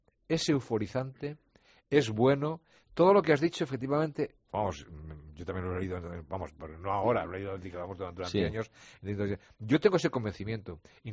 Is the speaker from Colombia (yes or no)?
no; Valladolid, Castile and León, Spain; De niño, en Valladolid... Mira, en Valladolid natal